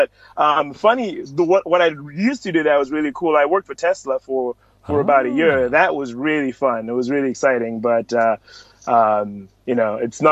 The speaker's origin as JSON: {"language": "English", "country": "Zimbabwe", "moved": "yes", "lives_now": "United States", "said": "So I'm originally from Zim, obviously, as you can tell from my name. I moved out here about 10 years ago"}